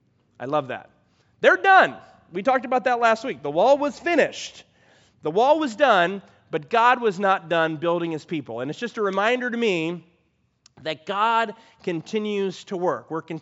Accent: Chicago, Illinois, United States; But I am not a deer hunter. I grew up in Chicago.

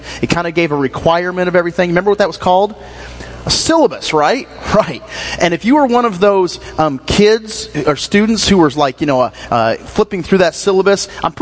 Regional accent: Michigan, United States; my family had just dropped me off in Missouri. We grew up in Michigan

